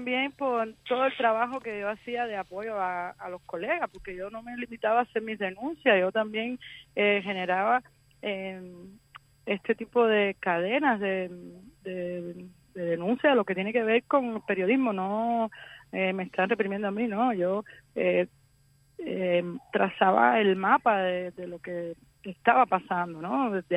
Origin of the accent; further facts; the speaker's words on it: Cuba; moved away as an adult; yo salí de Cuba en octubre de 2022, pero decidí irme en enero.